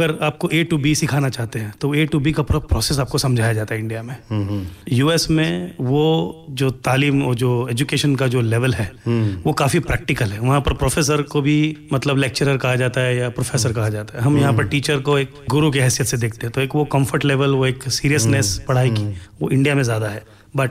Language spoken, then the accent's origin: Hindi; Mumbai, Maharashtra, India; moved away as an adult; also born or lived in Switzerland; मैं यहीं पर बॉम्बे में पैदा हुआ हूँ और बॉम्बे में ही बड़ा पड़ा हूँ।